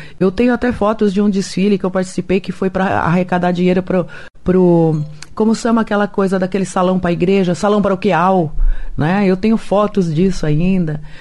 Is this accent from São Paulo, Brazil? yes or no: no; Bela Vista do Paraíso, Paraná, Brazil; born there; Eu nasci em Bela Vista do Paraíso, pertinho de Londrina.